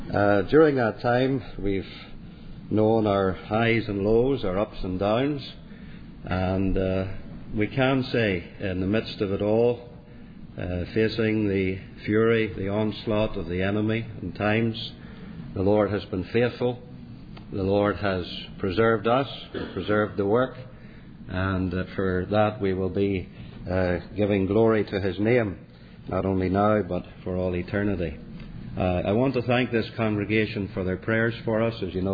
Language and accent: English; Northern Ireland, United Kingdom; now in Calgary, Canada; I'm from Calgary, Alberta, Canada. Well, from my accent, you know that's not where I originated, where I came from, Northern Ireland.